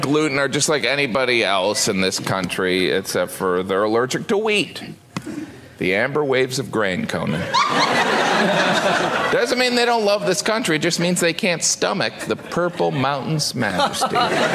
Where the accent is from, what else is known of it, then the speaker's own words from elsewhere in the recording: United States; I finished it because I'm American, you know.